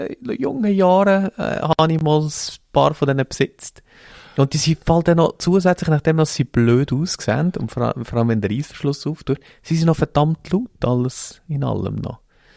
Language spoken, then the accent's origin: German; Bern, Switzerland; Aber jetzt bei uns in Bern zum Beispiel sehe ich schon Leute mit dem Parker rumlaufen.